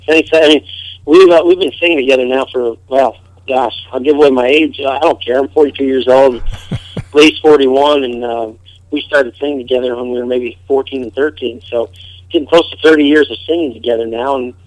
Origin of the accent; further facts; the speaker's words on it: Ellenburg, New York, United States; That's my hometown.